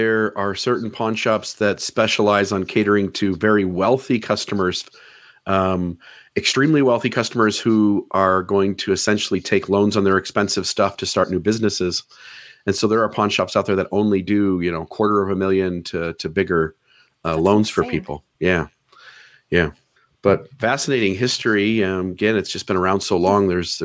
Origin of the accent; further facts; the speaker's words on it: Ohio, United States; now in Hurricane, United States; Well, I'm from Ohio, and so the rest of the world says hurricane